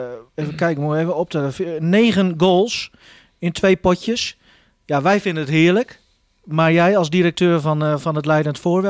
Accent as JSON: {"language": "Dutch", "region": "Groningen", "country": "Netherlands", "said": "Nou, kennen wij als Groningers kennen dat."}